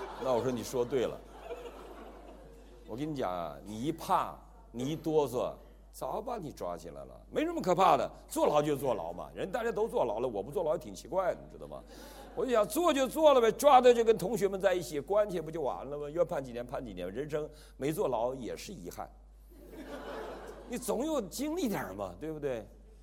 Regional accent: Taiwan; 这个另类英雄，我台湾人爱用另类这个词儿

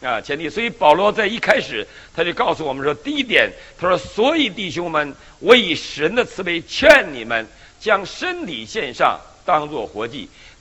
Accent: Northeast China, China; 我们东北人

